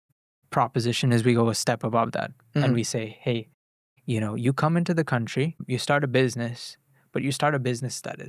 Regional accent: India; I grew up in India, and I grew up around ministry.

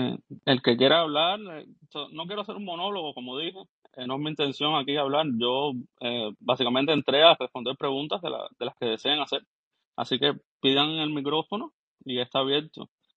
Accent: Havana, Cuba; yo nací en Centro Habana. Bueno, nací en El Vedado, porque uno nace en donde está el hospital. Nací en Maternidad de Línea y me he criado toda mi vida en Centro Habana. O sea, Centro Habana para mí es el centro neurálgico

